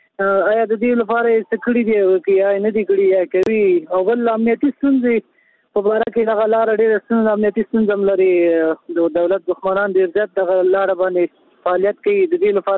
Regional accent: Nangarhar, Afghanistan; زه خپل د ننګرهار یم

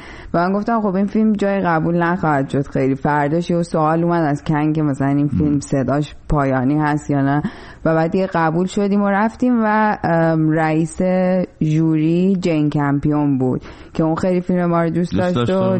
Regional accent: Iran; moved away as an adult; now in Chicago, United States; بعد که از ایران اومدم شروع کردم تحصیل توی شیکاگو، SAIC، مدرسه انستیتوی هنری شیکاگو.

